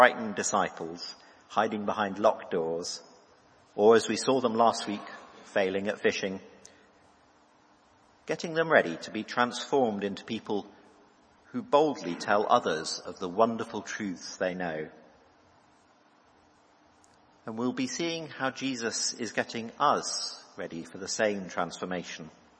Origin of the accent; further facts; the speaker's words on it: United Kingdom; And being British, I'm not actually going to ask you that to your face.